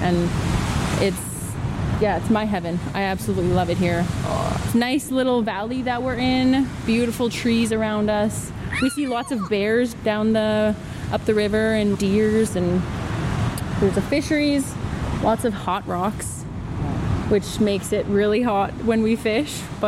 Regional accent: Witset, British Columbia, Canada; I'm 27 years old, born and raised in Whitsett, formerly known as Morristown.

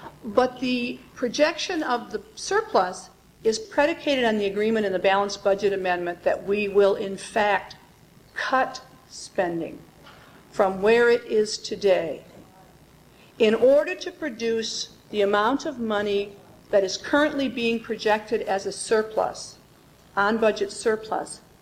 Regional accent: Midwest, United States; But I grew up in the Midwest. We're taught early on that you pay your bills

